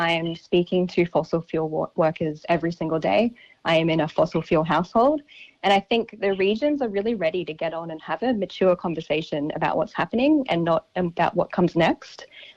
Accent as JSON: {"language": "English", "town": "Gladstone", "region": "Queensland", "country": "Australia", "tie": "born or raised there", "said": "So I work as a community campaigner in Gladstone, my hometown, And essentially every day I'm having conversations with other locals like myself about the future of our local industry jobs."}